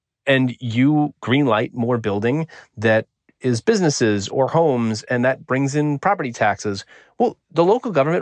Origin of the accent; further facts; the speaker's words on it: Oregon, United States; Take my home state of Oregon, which is a fairly liberal state